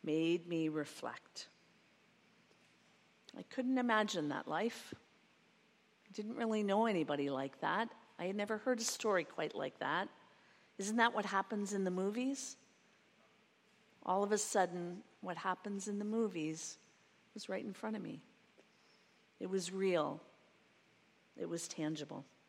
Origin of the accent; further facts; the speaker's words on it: Stratford, Ontario, Canada; I was born in Stratford, grew up in Stratford, and moved to Montreal.